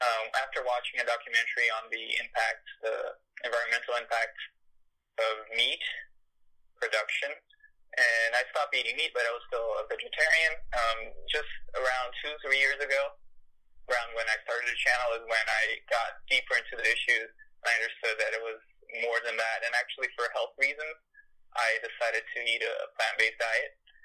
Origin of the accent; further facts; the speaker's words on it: São Paulo, Brazil; And since I'm actually from Brazil, I grew up in São Paulo, which is the biggest city there in Latin America. It was a concrete jungle, right?